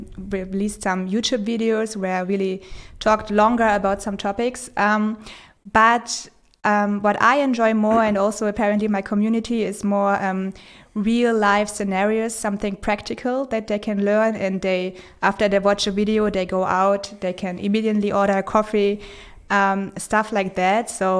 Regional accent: Berlin, Germany; Yes, so I grew up in Berlin. I grew up, I would say, in a very German bubble. So I went to a German school.

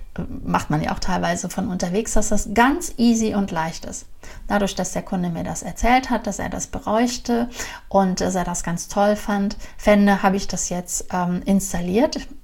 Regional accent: Cologne, North Rhine-Westphalia, Germany; also born or lived in Ludwigsburg; sehr viel in Ludwigsburg in Baden-Württemberg gewohnt und gelebt. Aber ich bin ja Kölnerin und da ist meine Heimat.

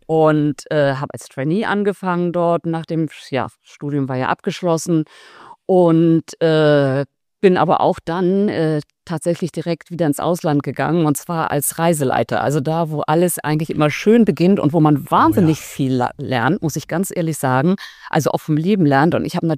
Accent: Hamburg, Germany; Ich bin dann in Hamburg aufgewachsen, was natürlich auch so ein kleiner Schmelztiegel ist und wo man viele Nationalitäten zusammen hat.

